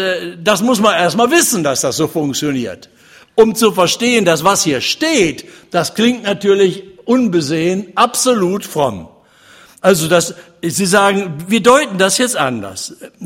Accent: Kassel, Hesse, Germany; Ich komme aus Kassel, da haben sie gerade ein Riesenmuseum Grimms Welt aufgebaut. Bei uns haben die Brüder Grimm gelebt.

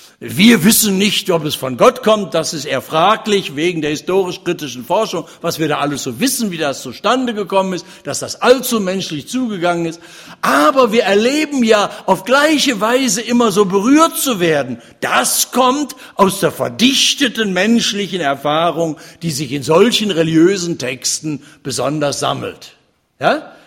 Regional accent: Kassel, Hesse, Germany; Ich komme aus Kassel, da haben sie gerade ein Riesenmuseum Grimms Welt aufgebaut. Bei uns haben die Brüder Grimm gelebt.

